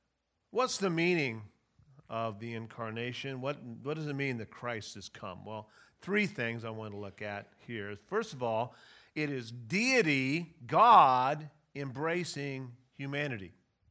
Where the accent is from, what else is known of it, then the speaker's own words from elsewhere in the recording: Ukiah, California, United States; I grew up in Ukiah, and it's kind of a hippie place and stuff, but, you know, it's a good hippie place.